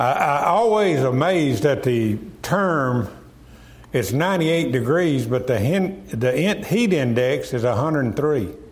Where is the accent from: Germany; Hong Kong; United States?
United States; Mississippi; And that's the way I was raised down in South Mississippi.